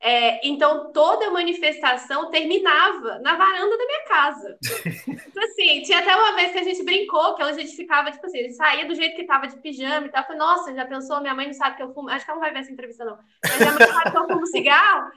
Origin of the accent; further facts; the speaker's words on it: Taboão da Serra, São Paulo, Brazil; Aí eu fui até a capital, em São Paulo mesmo, só para nascer, mas eu cresci em Taboão da Serra.